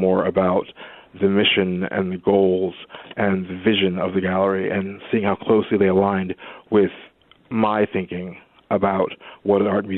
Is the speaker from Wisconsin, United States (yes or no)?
no; New Jersey, United States; now in Rochester, United States; I'm originally from New Jersey, so not too far away. Wanted to come back to the East Coast.